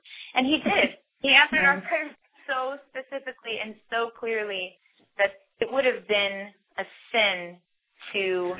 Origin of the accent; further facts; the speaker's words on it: California, United States; now in Nashville, United States; I can honestly say growing up in Southern California, my brother, who is 20 years old, is not fazed when he sees a girl in a bikini because it's everywhere.